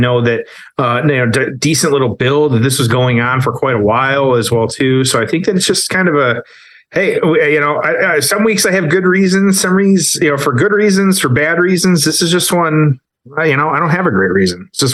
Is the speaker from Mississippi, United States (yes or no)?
no; Detroit, Michigan, United States; in my hometown of Detroit